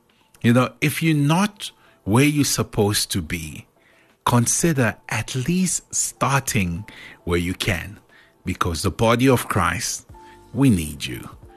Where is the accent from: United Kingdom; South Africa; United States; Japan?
South Africa; also born or lived in Congo; I grew up in two different countries. So let's say I was born in the Congo and was there maybe for the first 5 years of my life. And then my parents brought me over to South Africa.